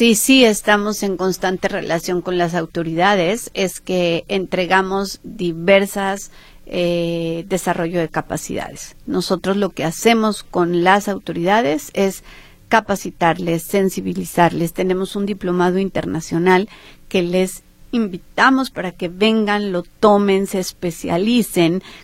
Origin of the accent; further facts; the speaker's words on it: Jalisco, Mexico; Estamos como mexicanos y como jaliscienses encantados de tener el Mundial en casa